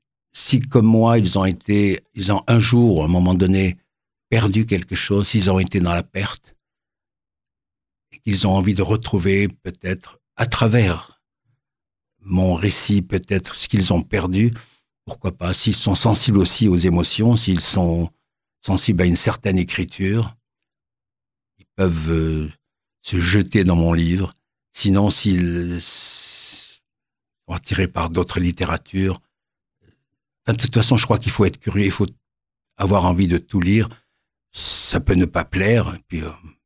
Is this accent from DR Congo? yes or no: no; Algeria; Allez, je suis algérien. Ça ne me dérange pas d'être algérien.